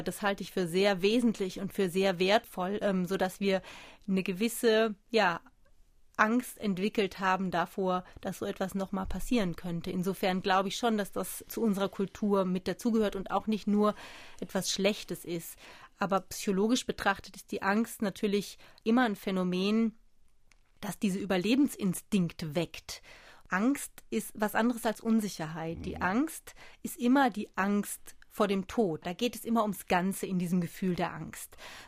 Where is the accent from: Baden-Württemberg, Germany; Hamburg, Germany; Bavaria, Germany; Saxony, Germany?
Baden-Württemberg, Germany; Muggensturm; also born or lived in Malsch; Muggensturm. Geboren bin ich in Malsch, denn in Muggensturm gibt es kein Krankenhaus.